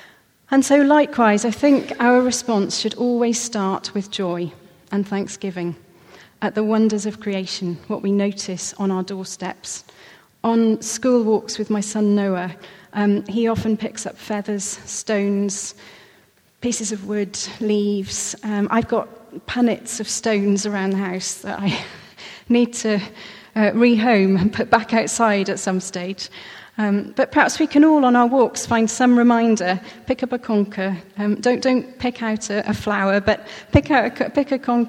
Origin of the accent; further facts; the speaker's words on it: Swansea, Wales, United Kingdom; growing up in Swansea